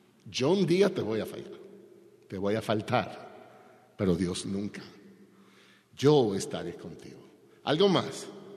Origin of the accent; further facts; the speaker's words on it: Dominican Republic; Yo recuerdo siendo pequeño, yo soy de la República Dominicana